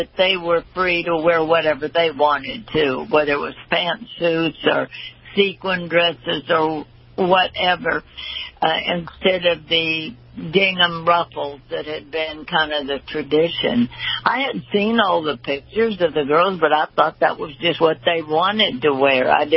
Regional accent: Titusville, Pennsylvania, United States; born there; I always joked I was born in Titusville, Pennsylvania, the birthplace of the oil industry and me, but not the same year.

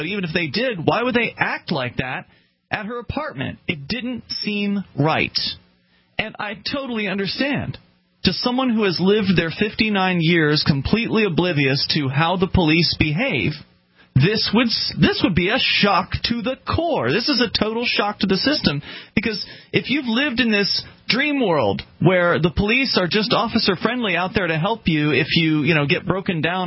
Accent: Sarasota, Florida, United States; Reading a disturbing story from Mark in my hometown of Sarasota, Florida

